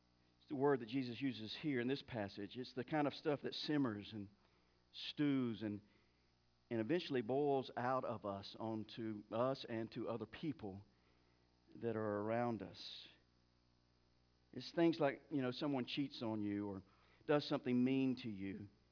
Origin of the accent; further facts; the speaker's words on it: Mulberry, United States; For you that don't know, I'm from Mulberry, and I love Mulberry.